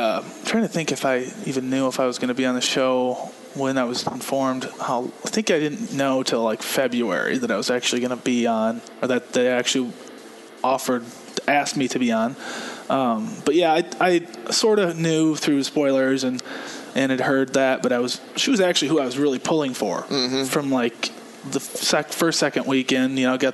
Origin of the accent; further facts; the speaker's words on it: Arlington, United States; she's going to find out that I'm a farmer and I'm from Arlington.